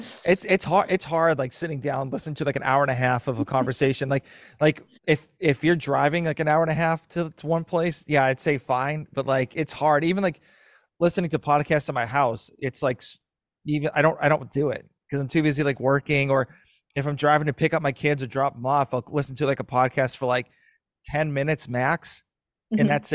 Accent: Massachusetts, United States; now in Gainesville, United States; So I am a transplant. I'm from Massachusetts and moved down to Gainesville.

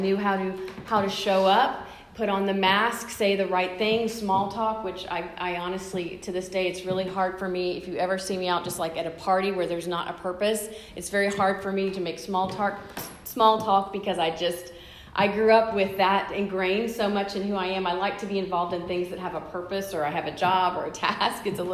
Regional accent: Texas, United States; You know, I grew up in South Texas in a family of community leaders.

